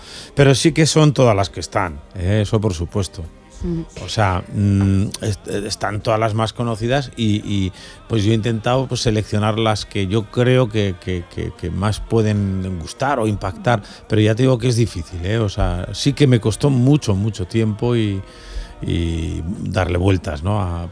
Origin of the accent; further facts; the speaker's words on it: Pamplona, Navarre, Spain; Sí, ya soy navarro de valenciano de Pamplona, ¿no? Sí, bueno, mi pareja, mi mujer es valenciana y yo me encuentro muy a gusto aquí y estoy viviendo ya en la comunidad valenciana.